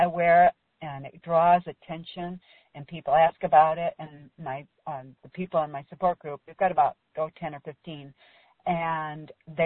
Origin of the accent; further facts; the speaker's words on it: Michigan, United States; I'm originally from Michigan